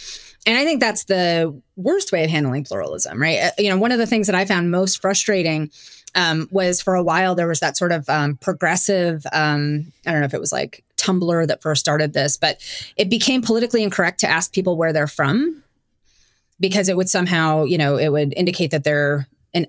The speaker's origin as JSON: {"language": "English", "town": "Brighton", "region": "New York", "country": "United States", "tie": "born or raised there", "said": "I actually am from Rochester, which is weird. I grew up in Brighton, which is a suburb of Rochester, has a large Jewish population"}